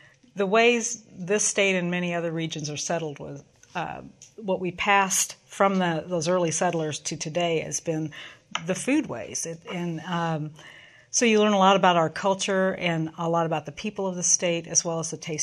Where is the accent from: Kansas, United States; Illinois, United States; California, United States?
Kansas, United States; also born or lived in Bangkok, Thailand; Well, my family is from India, northern India. I was born in Thailand, and then my family came to the U.S. when I was a child, very small child. So I grew up in Kansas.